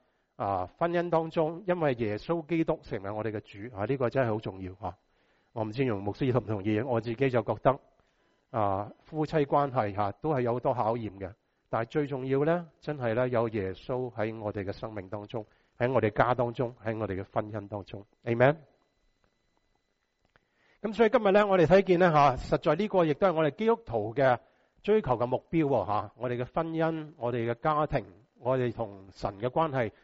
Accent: China; 其实我们中国人都有这样的讲法啦

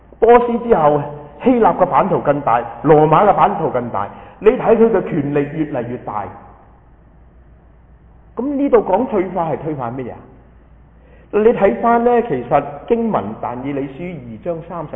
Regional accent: Hong Kong; 講到我哋香港人講咩爛銅爛鐵係嘛

